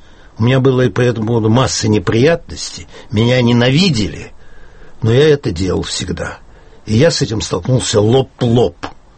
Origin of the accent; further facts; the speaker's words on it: Saint Petersburg, Russia; Я коренной питерец.